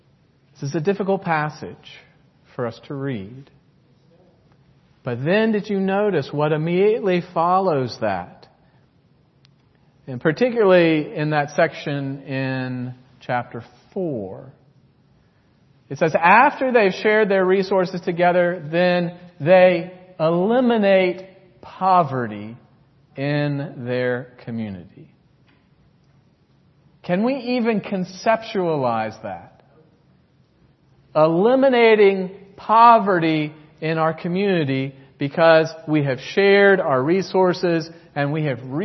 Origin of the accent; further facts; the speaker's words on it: United States; And growing up in the United States, our guard is immediately up.